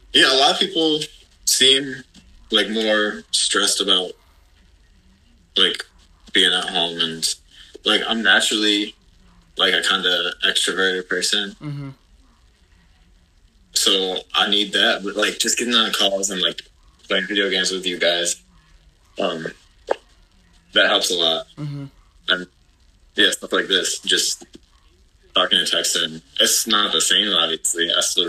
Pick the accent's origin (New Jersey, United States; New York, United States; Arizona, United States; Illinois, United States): New York, United States; Rochester; So I came home from Brooklyn. Back to here in Rochester, and I mean it's kind of nice to be back with family.